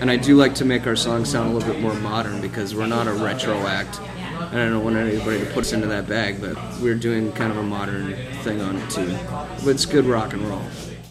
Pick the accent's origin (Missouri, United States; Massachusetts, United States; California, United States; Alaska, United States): Massachusetts, United States; So I grew up mostly in New England and mostly in Massachusetts.